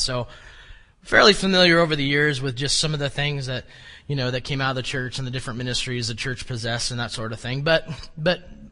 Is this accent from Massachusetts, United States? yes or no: no; Tulsa, Oklahoma, United States; I mean, I grew up in Tulsa. If you know anything about Tulsa, Tulsa's got, you know, Oral Roberts University and Rhema Bible College.